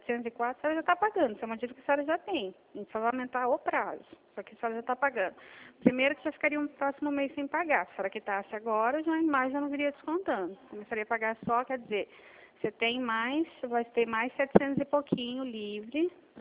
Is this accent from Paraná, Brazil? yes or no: no; Presidente Prudente, São Paulo, Brazil; Eu sou de Presidente Prudente, Estado de São Paulo.